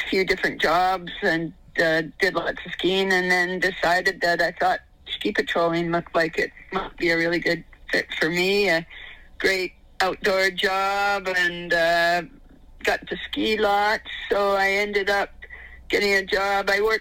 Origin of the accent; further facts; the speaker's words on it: Vancouver, British Columbia, Canada; now in Whistler, Canada; I was brought up in Vancouver. We were always a fairly sporty family, and I learned to ski when I was a kid up on Mount Seymour, one of the local mountains.